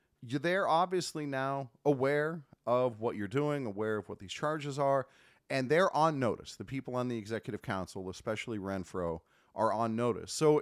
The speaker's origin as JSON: {"language": "English", "town": "El Cajon", "region": "California", "country": "United States", "tie": "born or raised there", "said": "I grew up in San Diego in the East County in El Cajon."}